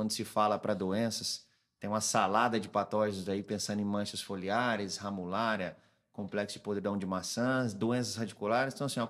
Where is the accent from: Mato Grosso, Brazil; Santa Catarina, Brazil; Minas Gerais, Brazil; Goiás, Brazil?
Minas Gerais, Brazil; sou natural de Minas Gerais